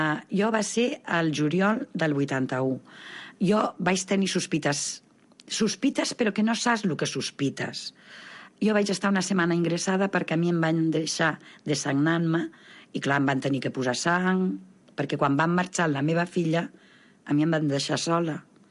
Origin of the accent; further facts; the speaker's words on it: Mataró, Catalonia, Spain; soc de Mataró